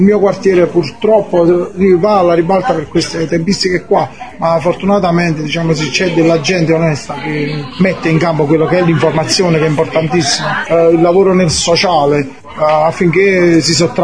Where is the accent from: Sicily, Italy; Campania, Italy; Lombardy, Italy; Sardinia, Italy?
Campania, Italy; Naples; Vengo da Napoli, precisamente da Forcella.